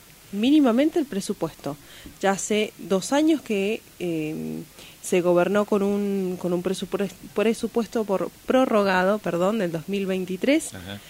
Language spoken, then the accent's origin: Spanish; Las Heras, Mendoza, Argentina; Vengo de Las Heras, Mendoza